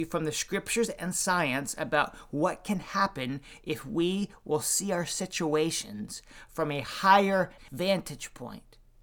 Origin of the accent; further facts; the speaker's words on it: North Carolina, United States; because I grew up in North Carolina, 10 minutes from where Tar Heel legend Roy Williams grew up and attended high school.